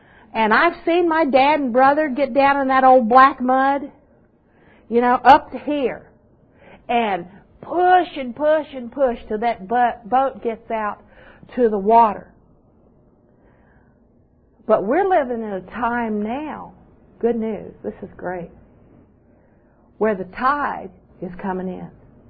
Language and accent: English; Alexandria, Virginia, United States; I grew up down in Alexandria, Virginia, and my dad and brother sold boats and built houses and everything.